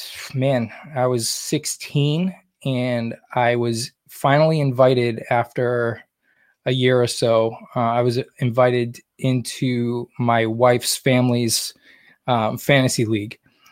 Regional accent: New England, United States; You know, I'm from New England, so I'm a huge Red Sox fan.

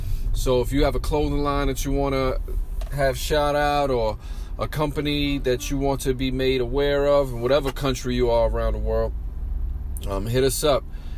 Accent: New York City, New York, United States; you know, I'm from the Bronx, and a lot of motherfuckers in the Bronx

